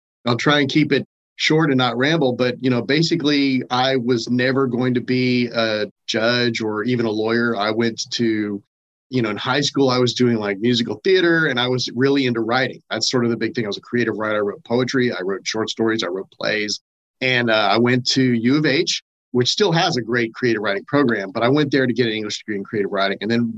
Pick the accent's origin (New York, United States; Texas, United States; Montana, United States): Texas, United States; Sugar Land; also born or lived in Bethesda; And then I came right back home to Fort Bend, which is where I grew up, really. I mean, I was born in Bethesda, Maryland, but I grew up, I went to high school in Clements High School in Fort Bend, Sugar Land.